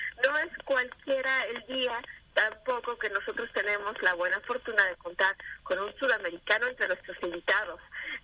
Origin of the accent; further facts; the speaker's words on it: Mexico; uno como mexicano va y a veces no come comida mexicana